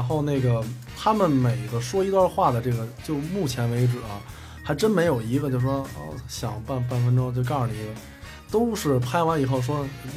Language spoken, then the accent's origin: Chinese; Beijing, China; 后来就不想在北京待了，也不知道为什么，可能从小在这长大，觉得大学该出去溜达溜达去了，然后呢就到去外地上学去了。